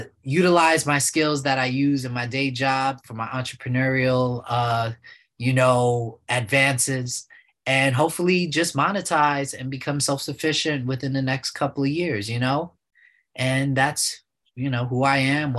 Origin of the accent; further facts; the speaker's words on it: New York City, New York, United States; Born and raised in New York City.